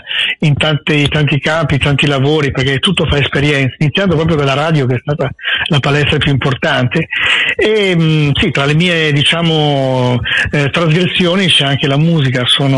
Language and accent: Italian; Turin, Piedmont, Italy; io veramente sono torinese, ho anche base in questa zona.